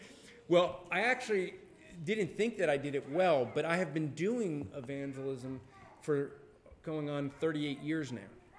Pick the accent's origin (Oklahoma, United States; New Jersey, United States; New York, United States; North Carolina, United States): New Jersey, United States; I grew up on the East Coast, a little communist country known as New Jersey. I don't know if you've ever heard of it.